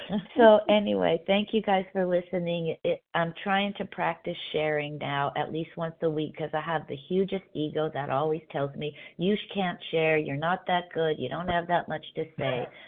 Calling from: California, United States; Oh, sorry, Southern California, Pacific

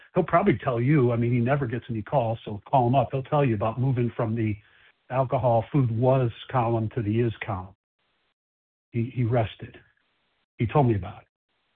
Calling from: Chicago, Illinois, United States; I'm calling from Chicago, and I will be the host for the presentation today.

